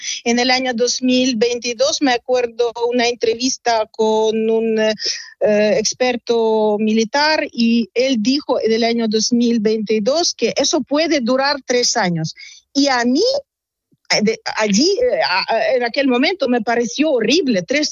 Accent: Ukraine; Spanish is a second language; La gente que no va a cambiar su personalidad y decir que sí, somos rusos, a esa gente no nos dejan vivir.

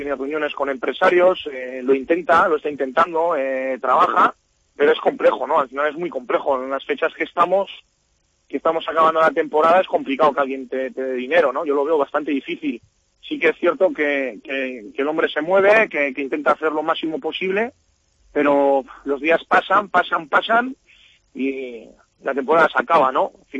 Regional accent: Basque Country, Spain; Al final, no soy de aquí, soy del País Vasco

